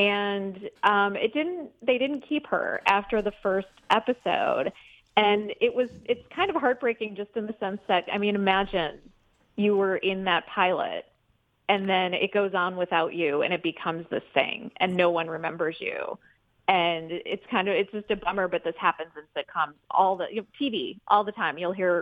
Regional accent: Midwest, United States; I watched when I was growing up in the Midwest

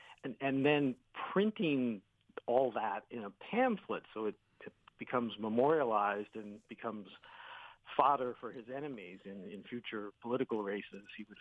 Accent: Massachusetts, United States; born there; I was born in Massachusetts.

